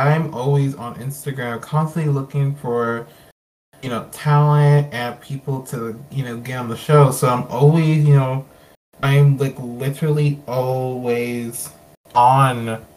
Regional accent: Texas, United States; Oh, Texas.

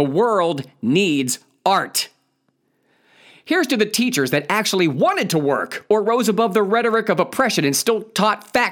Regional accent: Ohio, United States; moved away; also born or lived in Los Angeles; I moved back to my home state of Ohio from Los Angeles, aka Satan's colon, after 24 years.

